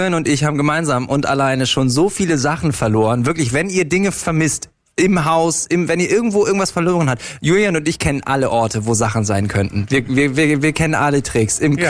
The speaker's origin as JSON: {"language": "German", "region": "Bremen", "country": "Germany", "tie": "born or raised there", "said": "Oh, Bremen, meine Heimat."}